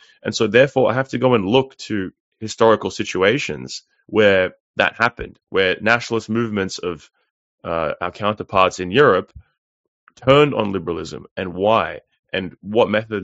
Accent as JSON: {"language": "English", "country": "Australia", "said": "as an Australian, to make it more concrete, as an Australian"}